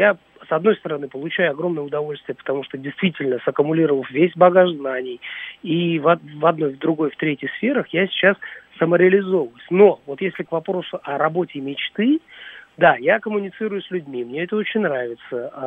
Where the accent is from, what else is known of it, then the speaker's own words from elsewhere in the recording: Tajikistan; now in Moscow, Russia; Вот, мы родом из Таджикистана